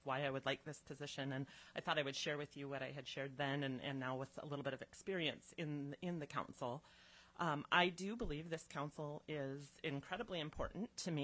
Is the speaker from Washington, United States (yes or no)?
no; Fairbanks, Alaska, United States; now in Juneau, United States; I am a fourth-generation Alaskan. I was born and raised in Fairbanks. My family relocated to Juneau in 2016